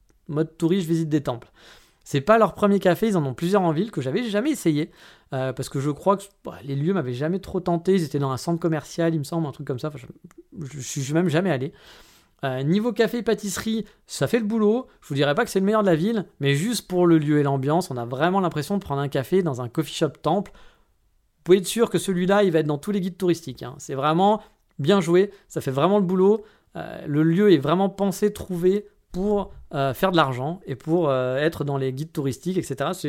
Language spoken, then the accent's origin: French; Kyoto, Japan; Je dis « Ah bah je viens de Kyoto. »